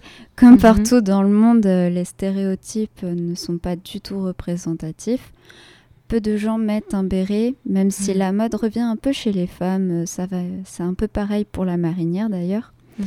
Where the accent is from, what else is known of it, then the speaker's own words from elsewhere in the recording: France; je suis française